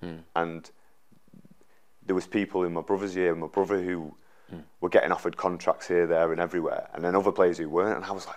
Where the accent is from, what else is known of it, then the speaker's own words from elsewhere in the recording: Manchester, North West England, United Kingdom; you realise growing up in Manchester, the facilities and the standard is so high compared to other places.